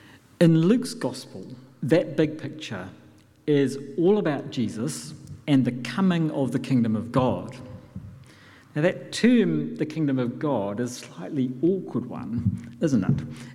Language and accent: English; New Zealand; not just because I'm a New Zealander